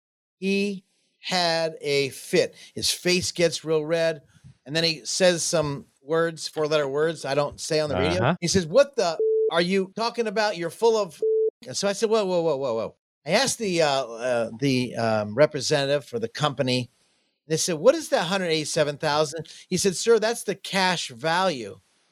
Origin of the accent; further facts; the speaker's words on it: Jacksonville, Florida, United States